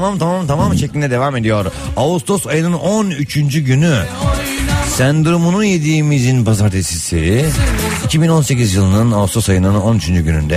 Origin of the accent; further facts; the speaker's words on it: Istanbul, Turkey; Benim şehrimde İstanbul'da hiç yakıştıramıyorum.